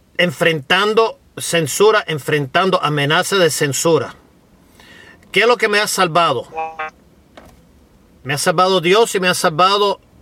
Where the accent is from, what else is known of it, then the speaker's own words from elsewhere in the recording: Ohio, United States; born there; Yo nací en Ohio de padre cubano. Yo no niego nacer en Ohio y tengo Ohio en mi corazón por nacer ahí y por el himno que teníamos y todo. Cuba, la sangre de oro, yo no puedo negar ni cegarme lo de Cuba.